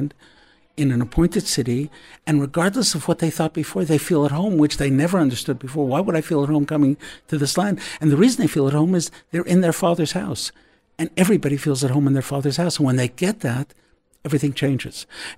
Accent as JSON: {"language": "English", "country": "Canada", "said": "and I'm saying this as a Canadian"}